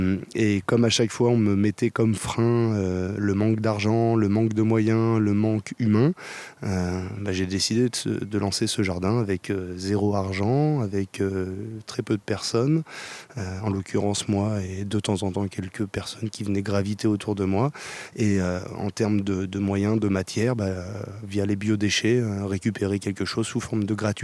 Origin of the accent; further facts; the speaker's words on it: Saint-Savin, Nouvelle-Aquitaine, France; Alors je viens de la Vienne, à côté de Poitiers, un petit village qui s'appelle Saint-Savin.